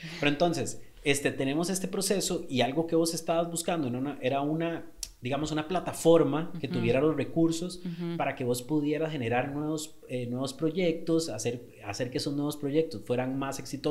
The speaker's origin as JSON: {"language": "Spanish", "country": "Costa Rica", "said": "nosotros como emprendedores ticos"}